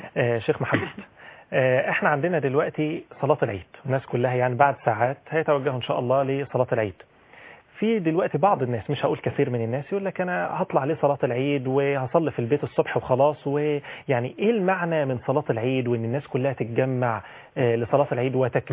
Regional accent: Egypt; احنا كمصريين

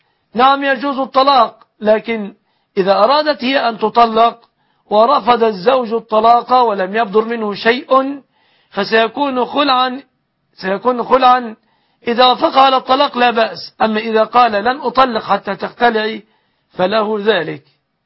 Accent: Egypt; بلادنا مصر

